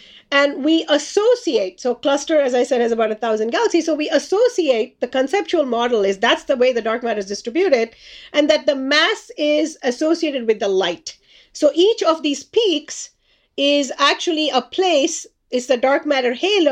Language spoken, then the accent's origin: English; India; You know, I grew up in India as a child